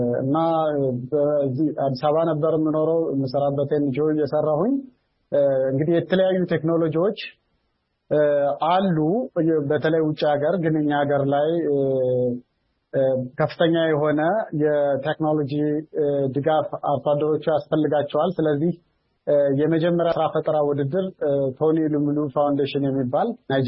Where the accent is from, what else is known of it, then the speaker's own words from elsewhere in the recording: Anawari, Amhara, Ethiopia; እዛው ተወልጄ ያደኩበት ከተማ አናዋሪ ከተማ